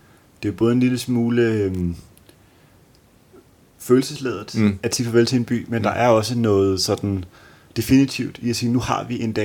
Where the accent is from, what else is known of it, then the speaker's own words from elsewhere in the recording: Copenhagen, Capital Region of Denmark, Denmark; Altså, vi havde ikke nødvendigvis mødtes med Thomas og Anne, hvis vi bare havde været hjemme i København alle sammen.